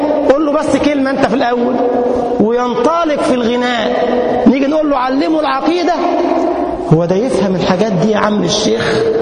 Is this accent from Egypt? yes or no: yes; Egypt; أذكر مرة في درس القرآن للأطفال عندنا في مسجدنا في بلدنا مصر